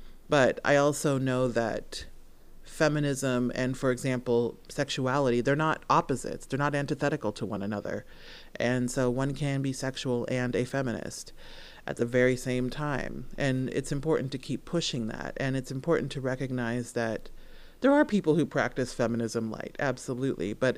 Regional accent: Nebraska, United States; and I grew up in Nebraska, so, you know, I don't know that I had the most diverse reading.

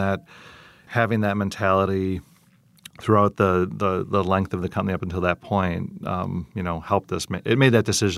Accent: Wisconsin, United States; So I grew up in the Fox Valley, and my grandfather started that company in Neenah

